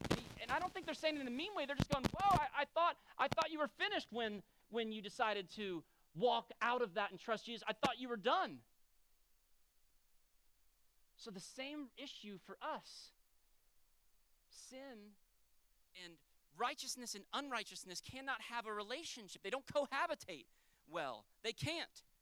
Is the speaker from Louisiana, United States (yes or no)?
no; Florida, United States; I'm from Florida. Those are my teams.